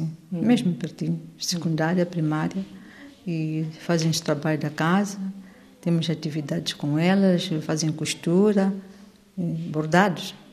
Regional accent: Mozambique; sou moçambicana. Estou a trabalhar aqui na Namacha com umas meninas. Sou franciscana

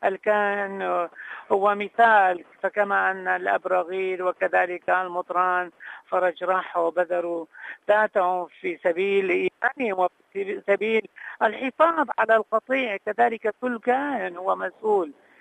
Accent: Mosul, Nineveh, Iraq; يعني أنا من الموصل أساسا

